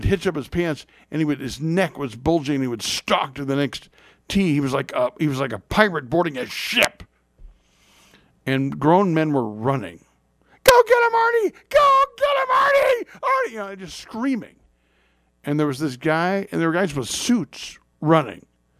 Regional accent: Lafayette, Indiana, United States; From my hometown, it's a five-hour drive to Columbus from Lafayette.

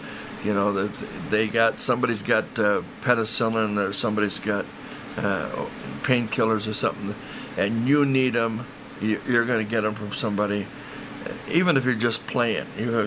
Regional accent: Rockford, Illinois, United States; it seems like my hometown, Rockford, did a lot for people with addictions

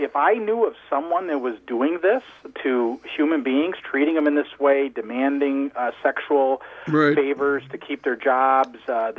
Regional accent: Mosinee, Wisconsin, United States; also born or lived in Chicago; Was raised in Mosinee, Wisconsin.

